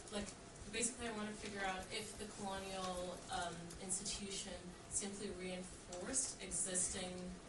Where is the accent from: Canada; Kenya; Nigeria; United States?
Kenya; because I'm Kenyan, and land is like the biggest problem there is